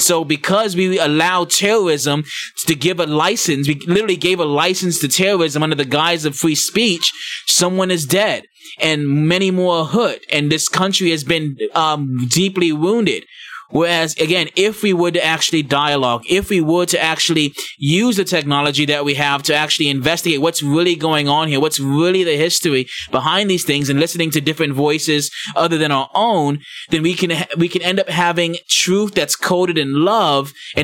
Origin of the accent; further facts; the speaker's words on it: Stone Mountain, Georgia, United States; I'm black and I'm from Stone Mountain. So like I literally grew up 2 minutes from KKK headquarters.